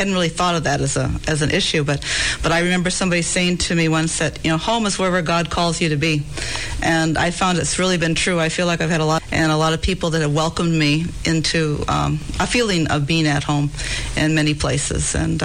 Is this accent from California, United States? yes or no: yes; California, United States; also born or lived in Chicago; now in Watsonville, United States; Yeah, I'm originally from California, so in a sense it was coming home, and I've enjoyed the feeling of being back home.